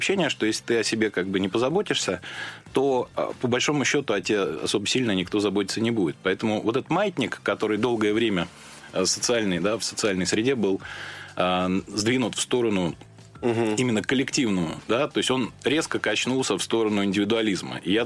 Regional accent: Russia; потому что я человек русский, россиянин, да, я, собственно, переживаю за свою страну

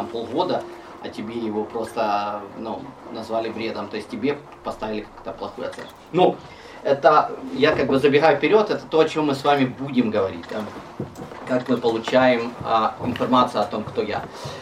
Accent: Ukraine; Russian is a second language; я украинец, но это мое гражданство, я христианин, это мое вероисповедание

